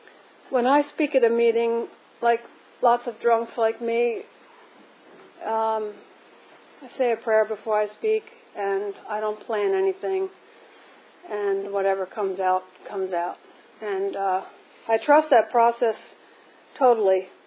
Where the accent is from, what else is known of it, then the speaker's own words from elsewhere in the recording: Baltimore, Maryland, United States; went back to my hometown, which is Baltimore